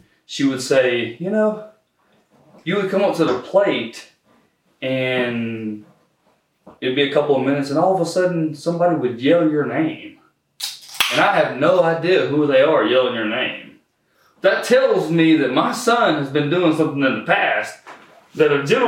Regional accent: Gainesville, Georgia, United States; also born or lived in Marietta; Okay, so I was born in Marietta, and it was for 3 months. And then my mom and my dad moved to Gainesville

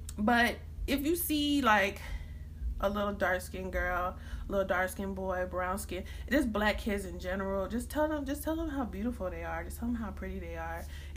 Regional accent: United States; Cause I mean, it's part of me, you know, I grew up in America. It's part of me. I mean, there's a reason why my family came to America.

